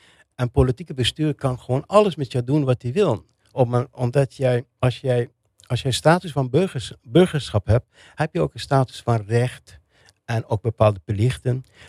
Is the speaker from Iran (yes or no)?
yes; Iran; now in Netherlands; Toen ik in Iran was, dacht ik alleen maar, nou ja, ik ben een Iraanse. Maar in de loop van tijd, denk ik, ben ik Iraanse, maar ook net zo goed niet-Iraanse.